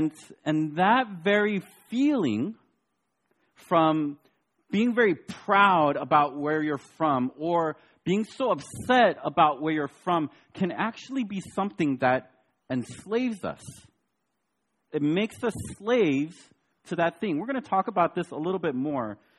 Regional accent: United States; When I was growing up in America, someone would say something mean to me

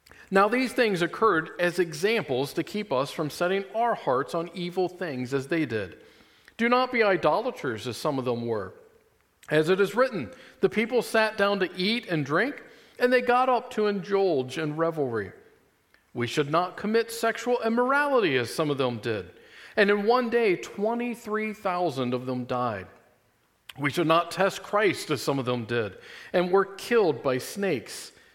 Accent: Kentucky, United States; I grew up in Kentucky, which is a smaller state known to most people for two simple things

